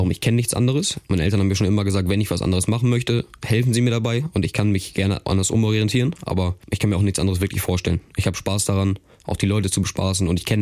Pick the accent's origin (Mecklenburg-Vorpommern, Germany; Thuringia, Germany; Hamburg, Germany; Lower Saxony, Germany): Hamburg, Germany; born there; ich bin ja in Hamburg geboren auch, wie meine Geschwister auch, und wir sind fest zur Schule gegangen unser Leben lang.